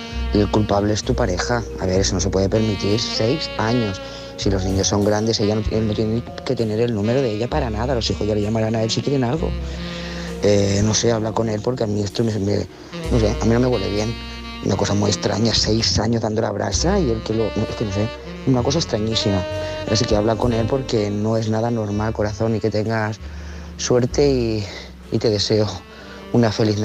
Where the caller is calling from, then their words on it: Lloret de Mar, Catalonia, Spain; de Lloret de Mar.